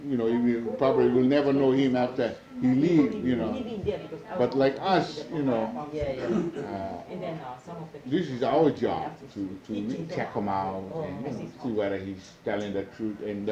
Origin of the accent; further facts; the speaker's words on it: Pune, Maharashtra, India; you might be kidding other people, but I'm from Pune.